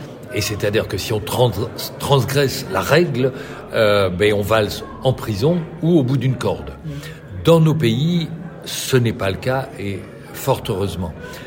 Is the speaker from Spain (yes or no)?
no; Belgium; pencherais plutôt pour un ADN belge qui n'est pas le même que sur le restant de la planète.